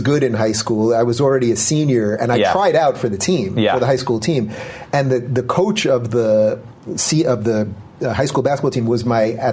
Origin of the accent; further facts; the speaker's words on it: Syosset, New York, United States; And so I grew up in Long Island. I went to college in upstate New York, SUNY Binghamton.